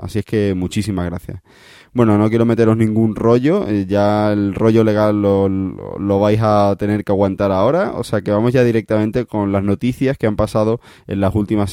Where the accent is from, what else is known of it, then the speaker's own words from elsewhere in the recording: Andalusia, Spain; como buen andaluz, creo que va a venir bastante movidito por las ferias